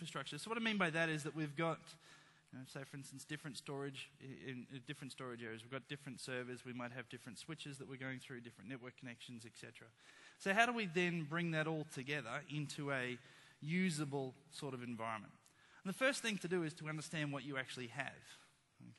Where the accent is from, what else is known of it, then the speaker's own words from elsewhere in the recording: Brisbane, Queensland, Australia; I am from Brisbane, so just up the road.